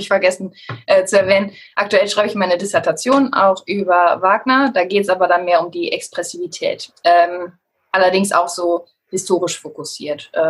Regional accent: Cologne, North Rhine-Westphalia, Germany; Ja, also ich komme aus Köln, also bin auch in Köln geboren.

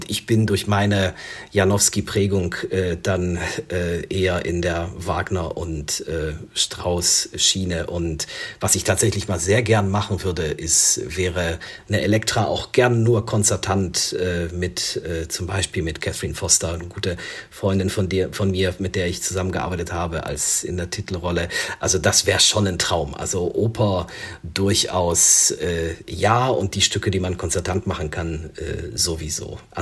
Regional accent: Germany; born there; Ich bin ja in Deutschland geboren. Ich habe nie in Polen gelebt, bin da auch nicht zur Schule gegangen, spreche aber genauso wie wir uns jetzt auf Deutsch unterhalten, fließend akzentfrei, könnte ich das Gespräch auch auf Polnisch führen.

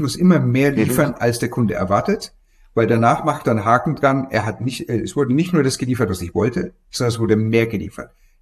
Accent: France; German is a second language; Also ich bin aus Frankreich

